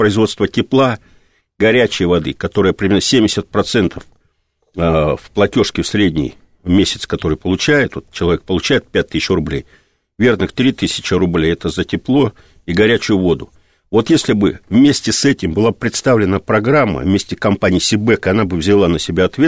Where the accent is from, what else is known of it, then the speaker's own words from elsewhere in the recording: Novosibirsk, Novosibirsk Oblast, Russia; я сам новосибирец